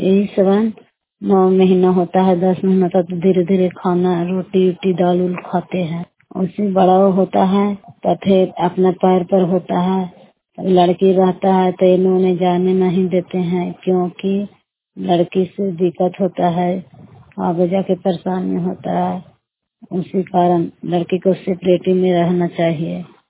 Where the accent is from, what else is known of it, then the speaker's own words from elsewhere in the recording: Bihar, India; मैं 12 खजामा के रहने वाली हूँ। नोरसराय थाना पड़ रहा है, जिला नालंदा पड़ रहा है।